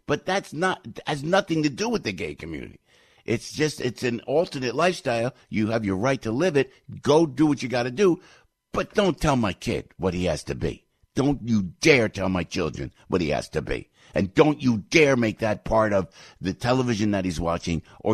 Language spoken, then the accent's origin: English; New York, United States; We're from New York, from New Jersey.